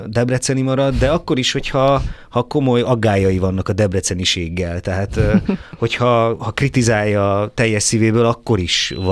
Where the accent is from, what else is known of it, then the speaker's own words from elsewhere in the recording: Bihor, Romania; accent: Bihar dialect; a tájszólás, az ugye, én is Biharból jövök, tehát a Hajdú Bihar megye, az ugye a magyarországi rész, és Bihar megye, az meg a Parciumi rész, és én is Bihar megyéből vagyok